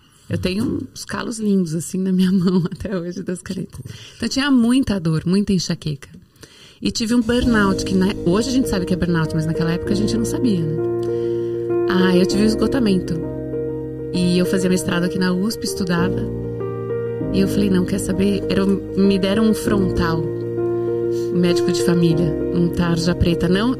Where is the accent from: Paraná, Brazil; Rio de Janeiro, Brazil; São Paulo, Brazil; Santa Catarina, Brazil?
São Paulo, Brazil; Então eu voltei, eu sou paulista, queria voltar para São Paulo.